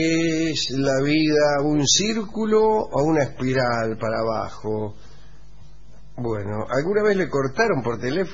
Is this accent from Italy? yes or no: no; Montevideo, Uruguay; Vine de Montevideo pensando en llorar aquí mis penas de amor